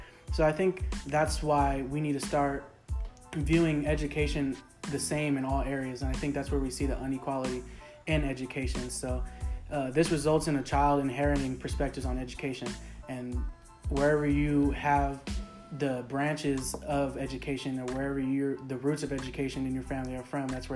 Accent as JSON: {"language": "English", "town": "Imperial Beach", "region": "California", "country": "United States", "said": "I'm from Imperial Beach, California, and went to Mar Vista High School."}